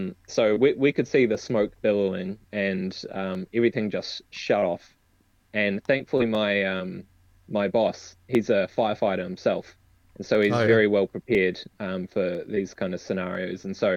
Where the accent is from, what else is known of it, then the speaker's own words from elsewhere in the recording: New Zealand; while being a New Zealander